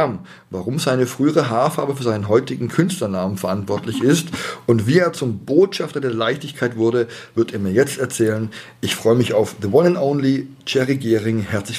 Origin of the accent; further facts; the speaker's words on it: Stuttgart, Baden-Württemberg, Germany; born there; Ich bin ja auch in Bad Cannstatt geboren.